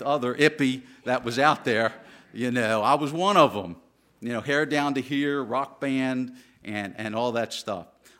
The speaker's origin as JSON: {"language": "English", "town": "Baltimore", "region": "Maryland", "country": "United States", "tie": "born there", "said": "I was born in Baltimore City to two very loving Jewish parents. I was raised Jewish, in the Jewish faith."}